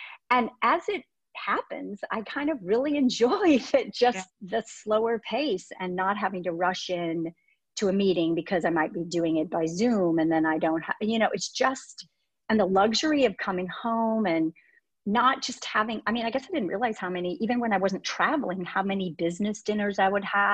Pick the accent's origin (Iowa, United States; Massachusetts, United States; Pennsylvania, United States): Iowa, United States; Dubuque; born there; also born or lived in Minnesota / Wisconsin / Indiana / Illinois; Well, I'm from all over. I was born in Dubuque, Iowa. You can believe that. And then moved every about 2 years of my life all over the Midwest. I lived in Minnesota, Wisconsin, Indiana, Illinois. Then my parents moved to New Jersey.